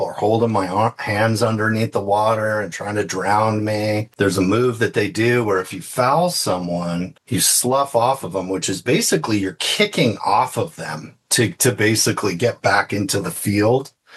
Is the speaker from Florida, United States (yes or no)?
no; Thousand Oaks, California, United States; also born or lived in Cerritos / Irvine; Yeah, so I was in, at the time, I came out of Thousand Oaks, Westlake Village area. But before that, it was Cerritos and Irvine.